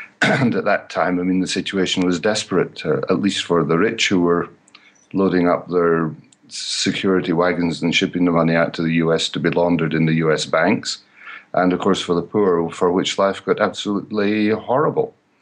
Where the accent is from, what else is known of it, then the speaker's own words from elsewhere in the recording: United Kingdom; Now, being British, I've remembered from a long time ago the battles over the Falkland Islands